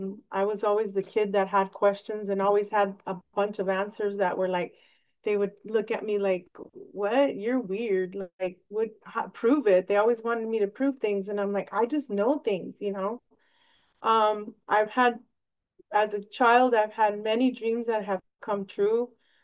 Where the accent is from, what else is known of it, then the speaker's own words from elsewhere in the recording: Nogales, Arizona, United States; I can tell you when I was born in Nogales, Sonora, Mexico, and after I was 1 years old, 1 year old, my father and mother immigrated us to Nogales, Arizona.